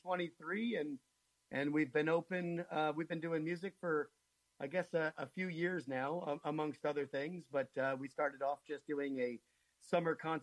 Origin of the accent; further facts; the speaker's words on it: New York, United States; I grew up locally here in the Hudson Valley. Graduated from Catskill High School in 1994. I'm dating myself, but grew up in the area, family in Hudson, and so I spent a lot of my youthful days in Hudson